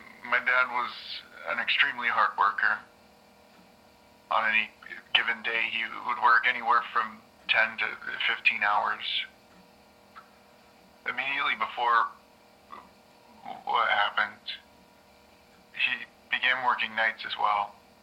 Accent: Bangor, Maine, United States; Well, I was born and raised in Bangor.

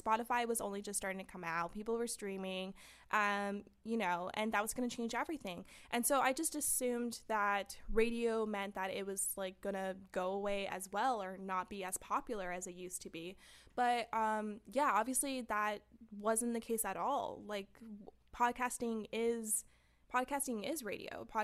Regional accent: San Fernando, California, United States; growing up, I grew up in, I'm from San Fernando, and, you know, we didn't have people going to college.

